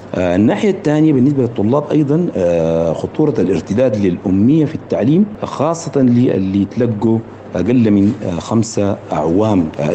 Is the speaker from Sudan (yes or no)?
yes; Sudan; نعيش كسودانيين